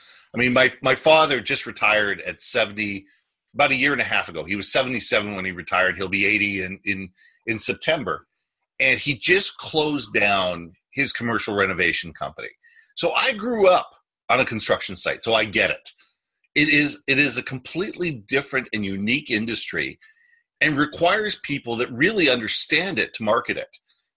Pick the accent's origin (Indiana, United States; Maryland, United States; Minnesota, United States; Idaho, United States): Minnesota, United States; Minneapolis; born there; First of all, you know, we're both Minnesotans at heart. I was born in Minneapolis.